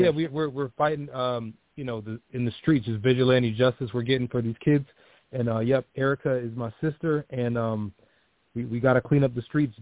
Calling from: Rochester, New York, United States; I'm calling from sunny Rochester, New York.

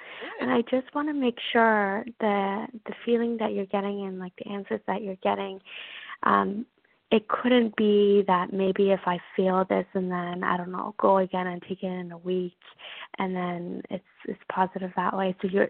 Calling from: Ontario, Canada

